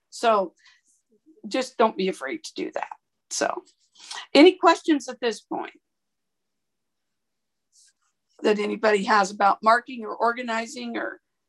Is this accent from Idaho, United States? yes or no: yes; Idaho, United States; I grew up in Idaho. We always kept butter in the cupboard.